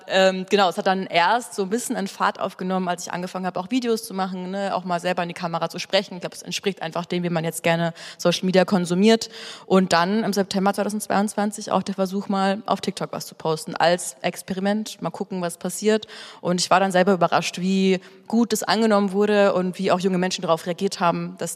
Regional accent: Bavaria, Germany; Ich komme eigentlich aus der Grenze zu Österreich, eher so aus Bayern.

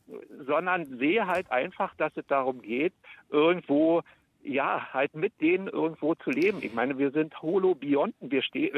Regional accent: East Germany, Germany; Und ich meine, ich bin in der DDR aufgewachsen.

